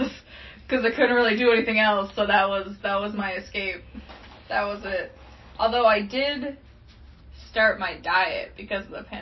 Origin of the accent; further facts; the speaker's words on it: Crane Lake, Minnesota, United States; I am from Crane Lake, Minnesota, which is, 5 miles south of Canada.